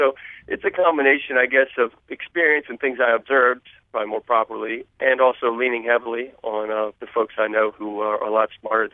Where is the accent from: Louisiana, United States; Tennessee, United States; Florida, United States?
Louisiana, United States; I've known quite a few Josephs growing up in Louisiana.